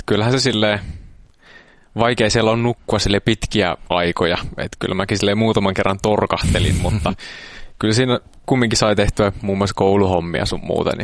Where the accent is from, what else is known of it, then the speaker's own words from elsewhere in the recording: Oulu, North Ostrobothnia, Finland; kyllä me ollaan oululainen.